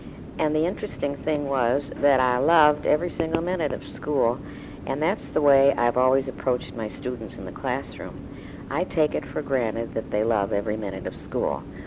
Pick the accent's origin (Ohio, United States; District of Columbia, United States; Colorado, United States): Ohio, United States; Cleveland; I was born and brought up in Cleveland, Ohio. I was the fifth of six children that Mother and Dad had, and it was a wonderful time to be in Cleveland because it was a large city